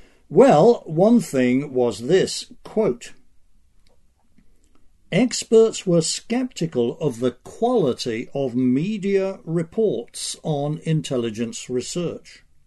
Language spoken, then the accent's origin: English; United Kingdom; now in United States; I'm an immigrant from Britain, and I still nurse some lingering sentimental affection for the old country.